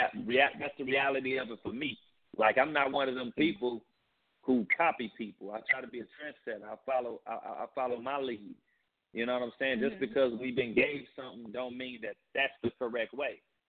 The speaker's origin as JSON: {"language": "English", "town": "St. Louis", "region": "Missouri", "country": "United States", "tie": "born or raised there", "said": "That's how I talk. That's how I grew up in St. Louis."}